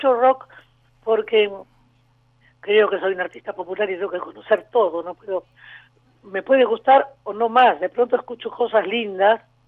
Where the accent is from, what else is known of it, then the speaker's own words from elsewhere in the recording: Junín, Buenos Aires Province, Argentina; yo me crié en el campo, en Junín, que toda mi familia era de allí.